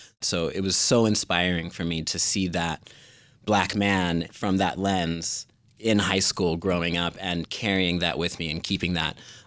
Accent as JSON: {"language": "English", "town": "Normal", "region": "Illinois", "country": "United States", "lives_now": "Chicago, United States", "said": "And I'm actually from Central Illinois, Normal, Illinois."}